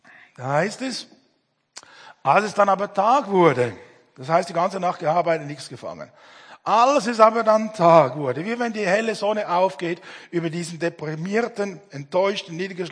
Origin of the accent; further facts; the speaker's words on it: Switzerland; Bei uns in der Schweiz war, ich glaube, vor 1-2 Jahren war ein Marsch für das Leben.